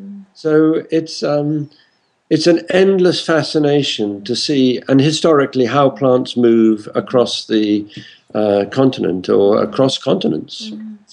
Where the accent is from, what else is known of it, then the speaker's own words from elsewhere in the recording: South East England, United Kingdom; I grew up in the Thames Valley, which is an area of chalk land, and then went to live in lots of different parts of the world